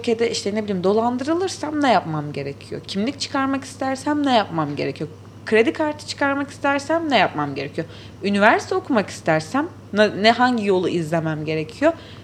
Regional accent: Syria; bir Suriyeli olarak, bir Suriyeli genç olarak

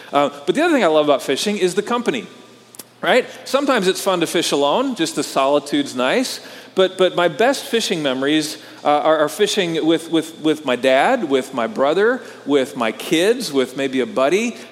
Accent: Wisconsin, United States; I grew up in Wisconsin, and as a little boy, my family would go up to a cabin on a small lake up in northern Wisconsin every summer.

